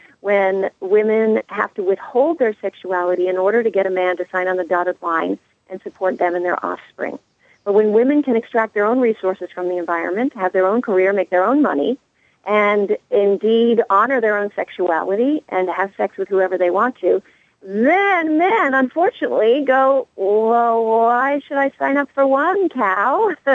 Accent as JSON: {"language": "English", "country": "Canada", "said": "The same thing happens in the north. I'm Canadian."}